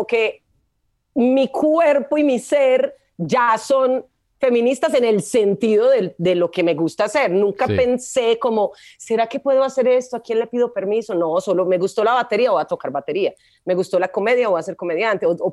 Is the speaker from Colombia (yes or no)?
yes; Colombia; yo vengo de Colombia. Allá todavía no estamos como tan avanzaditos sí.